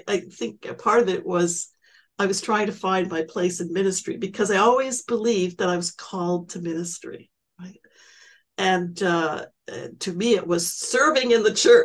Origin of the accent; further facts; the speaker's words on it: Western Canada, Canada; I grew up in Western Canada, as you know